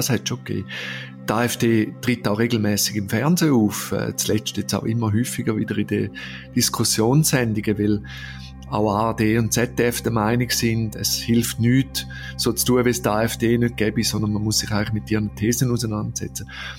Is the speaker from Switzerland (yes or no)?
yes; Switzerland; Andererseits muss man sagen, ich schaue das als Schweizer an. Die Deutschen sehen das ein bisschen anders.